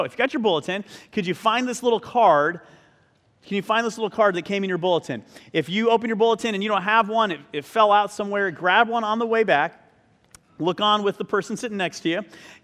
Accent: Phoenix, Arizona, United States; also born or lived in Chicago; when I was in college, I was from Phoenix, Arizona, went to school in Chicago

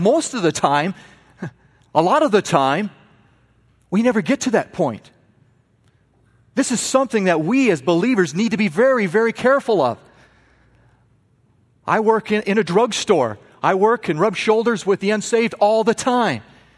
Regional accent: Montana, United States; I'm from Montana, a lot of wheat is grown, okay?

